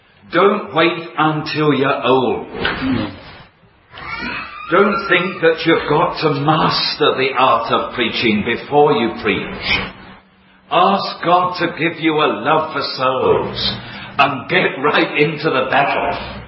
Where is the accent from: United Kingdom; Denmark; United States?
United Kingdom; London; accent: Cockney; Now, being a Cockney, and I was born in the East End of London, I didn't know very much about animals.